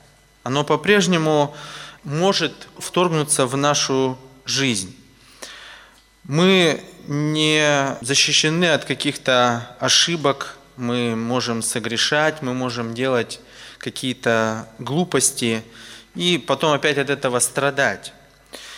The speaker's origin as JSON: {"language": "Russian", "region": "Tuva", "country": "Russia", "said": "я приехал из Тувы."}